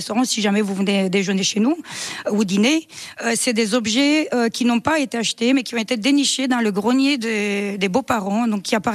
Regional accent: Romania; French is a second language; Moi je suis roumaine d'origine.

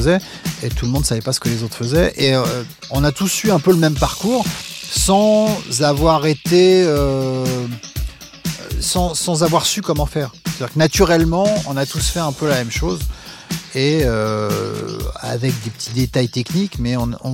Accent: France; Bonjour, on est français, vous n'avez pas des disques pour nous, on est DJ.

